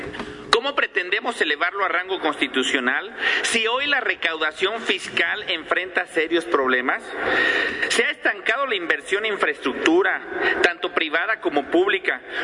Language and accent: Spanish; Mexico; también nos toca a nosotros como mexicanos poder atenderlo